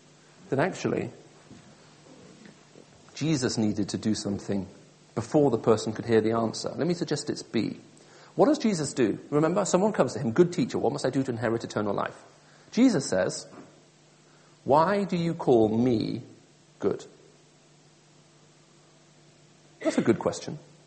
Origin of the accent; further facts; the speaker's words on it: Saudi Arabia; also born or lived in Middle East; because I grew up in Saudi Arabia, the English accent I heard was the one on the radio.